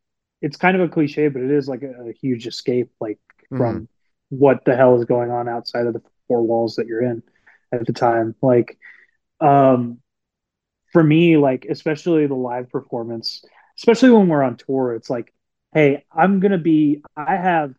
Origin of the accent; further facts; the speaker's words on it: Lubbock, Texas, United States; obviously growing up in Lubbock, we didn't get all the big hardcore tours that a scene like Dallas or San Antonio or Houston would get.